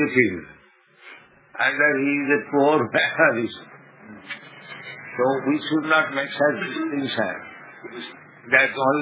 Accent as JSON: {"language": "English", "country": "India", "lives_now": "United States"}